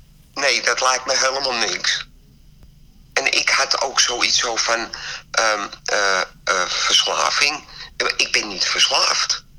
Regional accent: Amsterdam, North Holland, Netherlands; moved away as an adult; now in Spijkenisse, Netherlands; Nou, ik ben 60 jaar net geworden. En ik woon in Spijkenisse. Ik kom uit Amsterdam. Ik ben voor de liefde naar Spijkenisse gekomen.

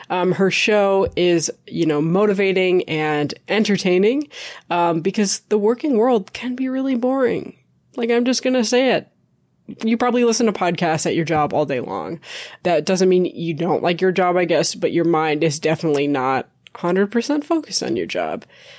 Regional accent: Minnesota, United States; accent: Minnesotan; I call it pop because I'm from Minnesota, and I know I have a Minnesotan accent.

